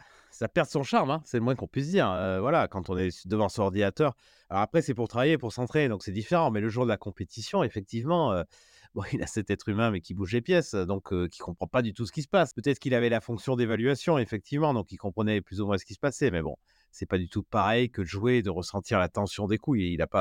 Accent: Paris, Île-de-France, France; Je parle en tant que Parisien, là.

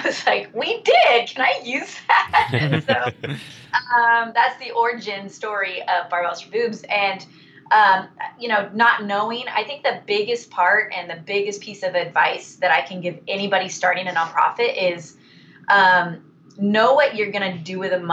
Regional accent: Long Beach, California, United States; now in Lake Forest, United States; I was from Long Beach, California.

